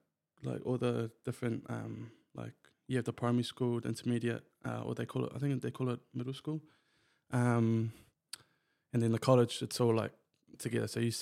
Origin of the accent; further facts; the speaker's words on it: Wellington, New Zealand; also born or lived in Palmerston North; Born in Wellington and raised in Wellington. until about 13. Moved around a bit. Started at a primary school in Palmerston North, actually. Then moved to St. Ben's in Wellington.